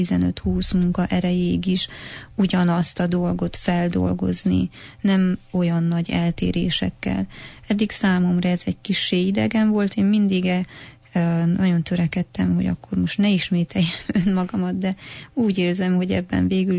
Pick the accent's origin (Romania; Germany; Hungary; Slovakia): Romania; now in Canada; odahaza Romániában nincs az a rendszer, ami itt Kanadában nagyon jól működik